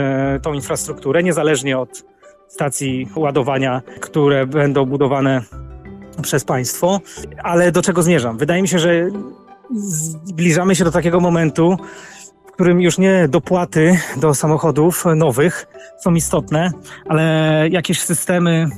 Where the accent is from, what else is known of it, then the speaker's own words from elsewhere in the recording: Warsaw, Masovian Voivodeship, Poland; Natomiast ja jestem z Warszawy, mieszkam tutaj na co dzień